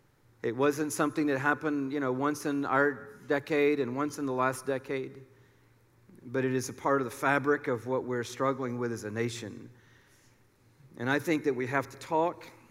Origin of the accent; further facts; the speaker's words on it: Smyrna, United States; My family moved when I was 6 years old up to Smyrna, which back then was like moving to another, state. And we grew up in Smyrna, really did middle school there.